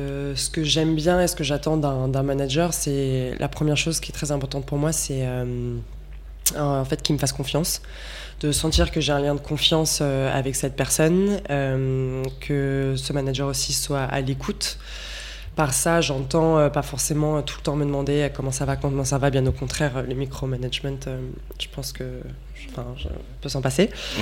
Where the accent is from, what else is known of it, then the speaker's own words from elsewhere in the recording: Canada; now in Lyon, France; Ça fait 2 ans là, que je suis à Lyon. Je viens du Canada et voilà, c'est ça.